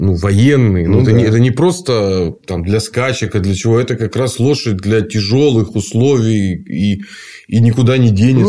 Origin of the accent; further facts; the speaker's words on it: Siberia, Russia; Ну, и, конечно же, как сибиряк изучал